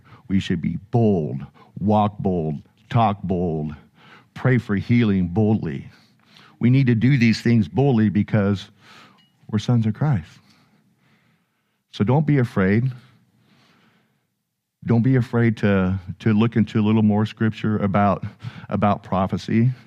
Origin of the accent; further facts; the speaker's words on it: California, United States; But we're both from California. We're both from the beach.